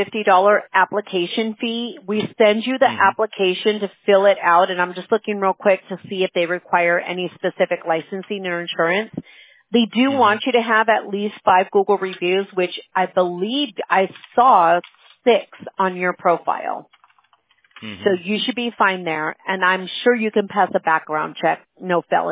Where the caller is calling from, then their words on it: California, United States; California.